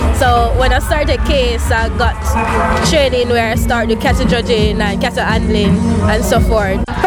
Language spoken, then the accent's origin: English; Somerton, Saint James, Jamaica; I grew up on a farm in Somerton, St. James, where my dad raised goats and pigs, and he also planted crops.